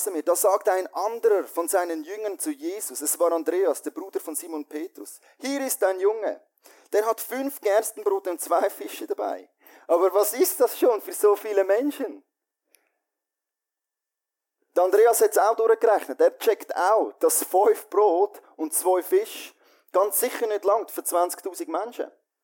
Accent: Switzerland; wir als Schweizer können uns mit dem Denken ein Stück weit identifizieren

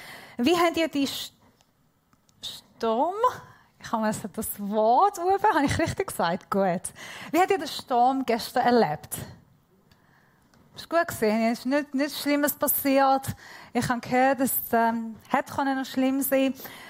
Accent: Iran; German is a second language; Und ich bin Iranerin.

